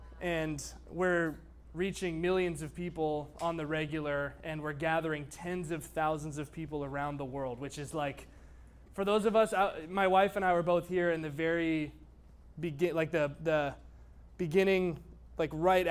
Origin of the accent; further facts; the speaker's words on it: Dahlonega, Georgia, United States; Okay, I'm from Dahlonega. Do you know Dahlonega? Tiny mountain town in the north, okay, in the north of Georgia, and population like 5,000, right? Small.